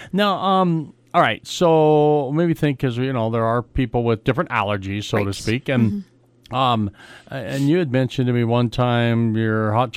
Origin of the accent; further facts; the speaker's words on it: Durango, Colorado, United States; I always like walking in and I say, I'm from Durango. Do I get a discount?